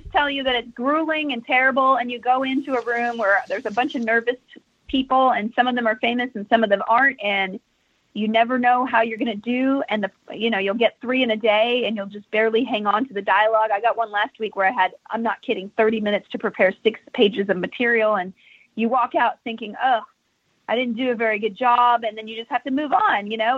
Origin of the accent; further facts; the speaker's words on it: Texas, United States; And yes, I carried guns before, but you know, I'm from Texas.